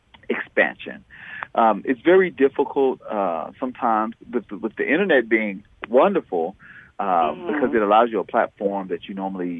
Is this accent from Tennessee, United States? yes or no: yes; Tennessee, United States; moved away as an adult; now in Atlanta, United States; I'm originally from Tennessee, and I moved to Atlanta in 2008